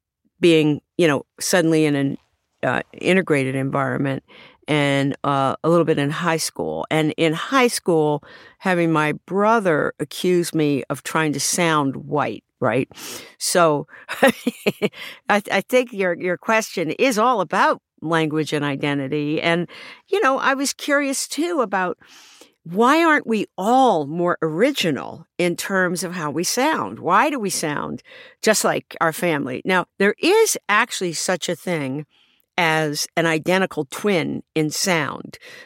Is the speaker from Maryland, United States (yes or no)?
yes; Baltimore, Maryland, United States; And so for most of my youth, I grew up around Black people who did not have that accent. When I went to college, people thought I sounded Southern.